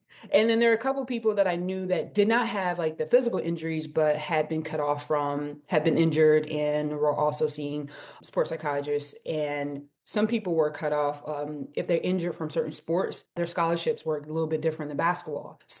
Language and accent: English; Mississippi, United States; because I was away from Mississippi, like 9 hours away from home.